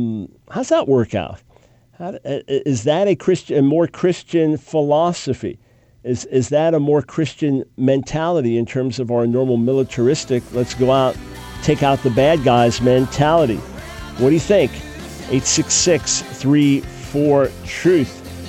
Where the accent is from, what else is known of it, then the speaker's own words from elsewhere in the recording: New York City, New York, United States; I grew up in New York City, Long Island, and didn't have kind of an outdoors hunting, gun handling background.